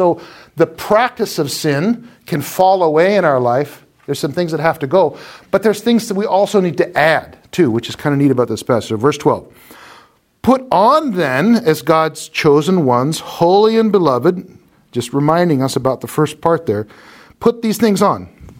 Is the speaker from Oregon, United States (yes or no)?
yes; Portland, Oregon, United States; also born or lived in Texas; I grew up in the South. I was born in Texas. But I went to grade school in Portland, Oregon. And in the 70s, where I lived in Northeast Portland, 33rd was the line between black and white.